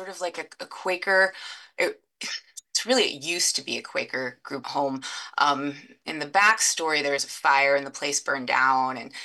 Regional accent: Nickerson, Kansas, United States; I grew up in Kansas. I grew up in Nickerson, Kansas

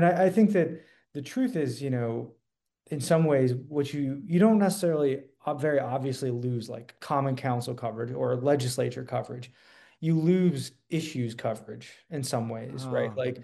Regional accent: Rochester, New York, United States; I was probably more reading the Democrat and Chronicle in Rochester, because I'm from Rochester.

